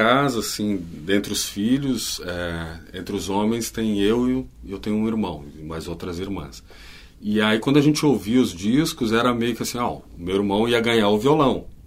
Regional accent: Porto Alegre, Rio Grande do Sul, Brazil; moved away; also born or lived in Santa Catarina; Sou natural aqui de Porto Alegre.

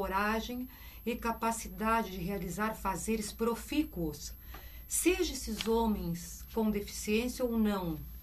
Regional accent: Rio Grande, Rio Grande do Sul, Brazil; Eu era de Rio Grande, né? Eu sou de Rio Grande, do interior do estado

